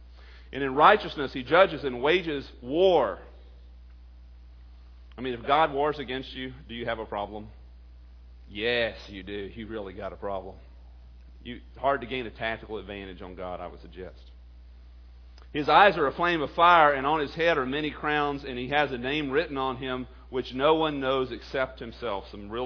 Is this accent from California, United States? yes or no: no; Texas, United States; Reminds me of my hometown in some ways. I grew up in a small town in East Texas.